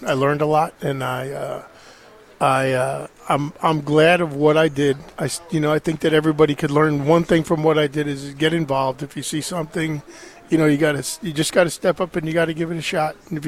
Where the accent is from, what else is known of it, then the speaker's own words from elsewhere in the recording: New York, United States; My wife's from the city, and I'm from Westchester